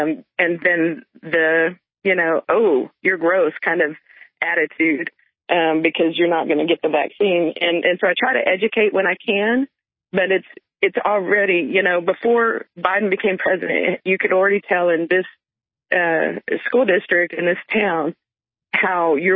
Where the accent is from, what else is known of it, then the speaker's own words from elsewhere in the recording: Texas, United States; I'm from West Texas